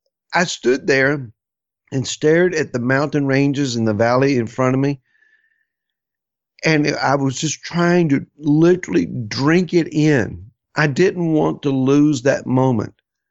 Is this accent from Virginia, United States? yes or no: yes; Virginia, United States; Now, I'm an American. I love America. I'm a 10th generation Virginian.